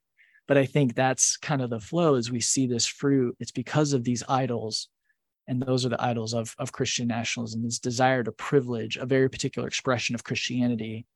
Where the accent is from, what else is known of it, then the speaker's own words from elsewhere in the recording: United States; I love being an American. I am thankful that I was born here.